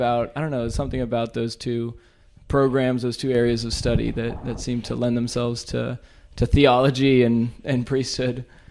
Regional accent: Atlanta, Georgia, United States; so I am from Atlanta, from the Archdiocese of Atlanta, like you said, born and raised there, grew up with, I'm one of five kids.

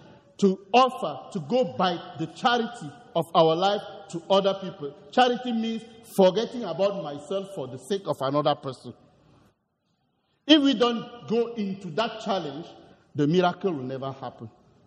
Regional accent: Cameroon; I am originally from Cameroon. Cameroon is a neighboring country to Nigeria at the west coast of Africa

